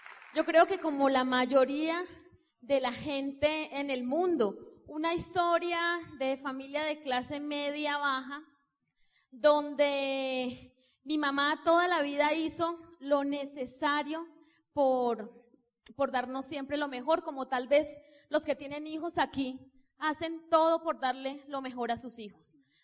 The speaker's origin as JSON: {"language": "Spanish", "town": "Cali", "region": "Valle del Cauca", "country": "Colombia", "said": "nosotros somos de Cali, nos vamos a vivir a la capital."}